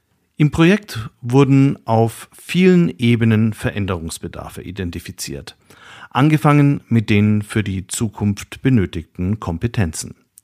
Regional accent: Nuremberg, Bavaria, Germany; born there; Ich bin in Nürnberg geboren

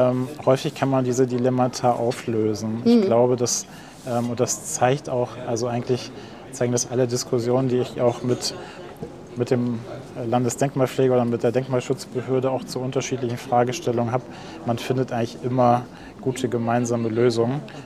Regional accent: Bad Schwartau, Schleswig-Holstein, Germany; also born or lived in Lübeck; Vor den Toren Lübecks in Bad Schwartau. Da kommt die Marmelade her und die Korniriegel, also direkt neben der Fabrik der Schwartauer Werke. Da habe ich Abitur gemacht und bin dann genau zum Studium nach Hamburg und dann nach Bremen.

